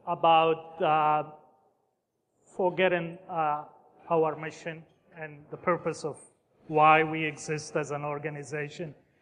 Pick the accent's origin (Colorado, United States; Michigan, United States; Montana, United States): Michigan, United States; Detroit; because I'm from the Detroit area